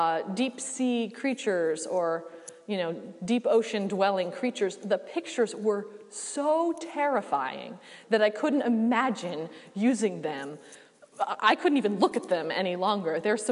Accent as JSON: {"language": "English", "region": "Vermont", "country": "United States", "tie": "born or raised there", "said": "I grew up near Lake Willoughby in the Northeast Kingdom"}